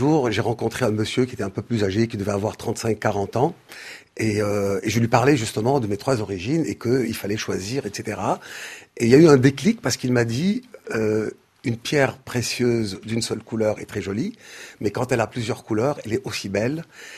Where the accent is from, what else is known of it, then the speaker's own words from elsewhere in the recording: Thiès, Senegal; also born or lived in Dakar; Je suis né à Dakar, mais j'ai vécu à Thiès.